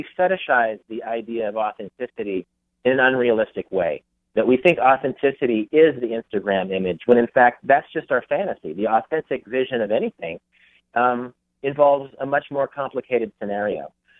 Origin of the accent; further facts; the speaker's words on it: Kansas, United States; I grew up in Kansas, which is right in the middle of the country. Not necessarily everybody in Kansas has a passport.